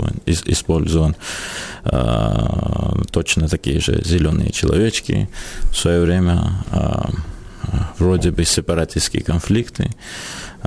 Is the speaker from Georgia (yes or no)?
yes; Georgia; Russian is a second language; Я как грузин хочу сказать, что представляю нацию